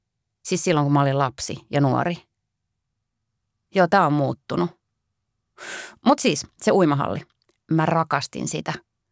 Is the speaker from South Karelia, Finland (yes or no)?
yes; Imatra, South Karelia, Finland; Mä siis oon käynyt uimahallis aina lapsena ja teininä Imatralla.